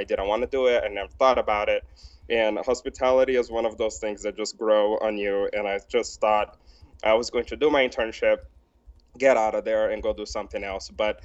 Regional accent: Brazil; English is a second language; moved away as an adult; now in Billings, United States; I'm from Brazil. I moved to Montana in 2008 when I got a full ride scholarship to go to Rocky Mountain College in Billings. And I moved from Brazil

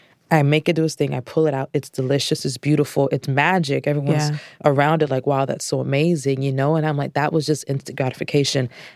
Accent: Orlando, Florida, United States; I'm from Orlando, Florida.

